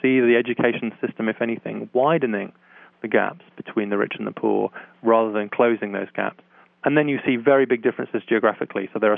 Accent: England, United Kingdom; now in United States; So you're right. I'm British. to be technically accurate, I'm half English and half Welsh.

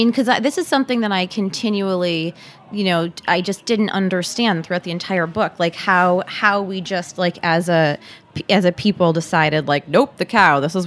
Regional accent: United States; I mean, I am an American. The first thing I think of is cow's milk.

